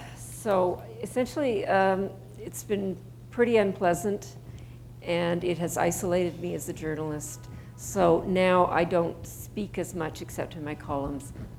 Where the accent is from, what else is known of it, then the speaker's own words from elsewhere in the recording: Canada; oh God, I'm so Canadian about it.